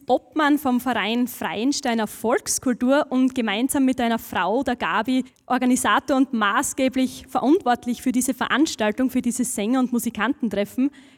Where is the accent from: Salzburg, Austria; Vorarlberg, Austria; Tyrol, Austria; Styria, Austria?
Styria, Austria; ich bin aus der Oststeiermark und da ist es eigentlich typisch, dass bei jedem Bauernhaus ein Fulgernamen ist